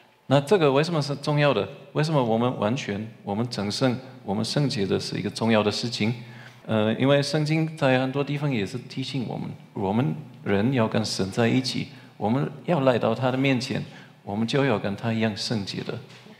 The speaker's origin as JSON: {"language": "Chinese", "country": "Germany", "second_language": "Chinese", "said": "我们在德国的传统，我是德国人"}